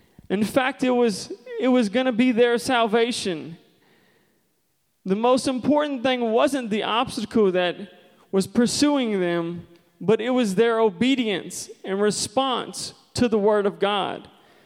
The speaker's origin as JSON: {"language": "English", "region": "Louisiana", "country": "United States", "tie": "born or raised there", "moved": "as an adult", "said": "I was born and raised in Louisiana. I moved here when I was 18"}